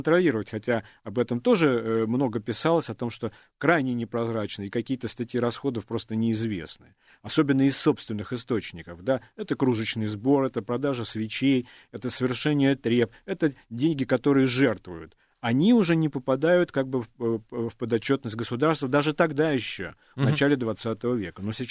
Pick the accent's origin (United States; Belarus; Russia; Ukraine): Russia; Saint Petersburg; я помню еще с детства, я сам питерский